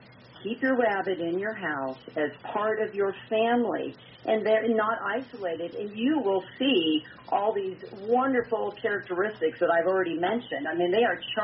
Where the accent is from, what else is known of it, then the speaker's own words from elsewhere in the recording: Palo Alto, California, United States; when I grew up in Palo Alto in the 60s, we did keep a rabbit outdoors